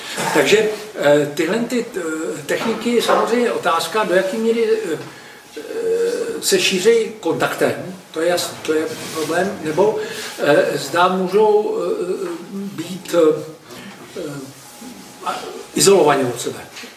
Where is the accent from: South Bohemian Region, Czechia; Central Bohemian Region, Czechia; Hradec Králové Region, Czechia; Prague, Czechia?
Prague, Czechia; born there; já jsem původem, sice jsem se narodil v Praze, ale můj otec ne, a já jsem původem Jihočech po otci